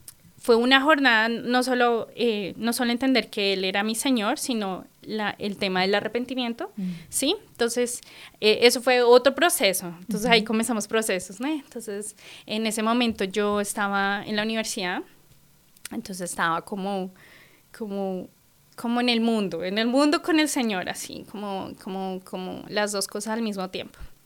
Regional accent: Bogotá, Colombia; moved away as an adult; now in United States; Yo soy colombiana, de Bogotá. Solo que nos mudamos aquí con mi esposo y mi hijo en enero de este año. Pero yo como tal vine a Estados Unidos en el 2014

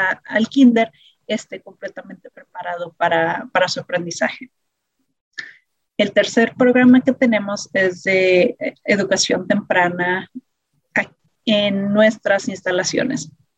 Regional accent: Chihuahua, Mexico; now in Denver, United States; Y soy originaria de Chihuahua, México, pero he vivido en el área de Denver por ya casi 27 años.

